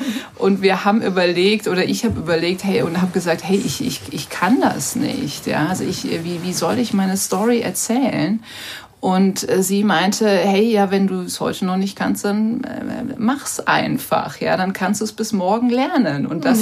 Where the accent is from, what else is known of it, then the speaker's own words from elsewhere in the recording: North Rhine-Westphalia, Germany; Also ich bin ja auch im Rheinland aufgewachsen. Ich bin ja auch keine Amerikanerin